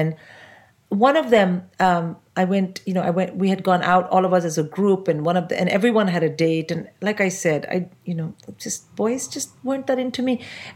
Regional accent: India; I didn't drink like that. I'm an Indian.

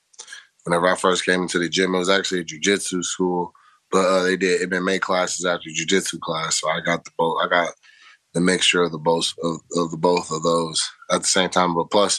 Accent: Cope, Illinois, United States; also born or lived in Chicago; I grew up in a combination of a couple of places. I was born in Chicago, moved from Chicago when I was still like a toddler. So I moved down to Southern Illinois, down to Williamson County area. First place we lived was called Cope, Illinois.

